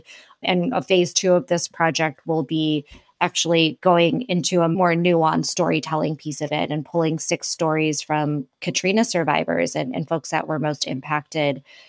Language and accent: English; India; A lot of them were from India, and I'm Indian.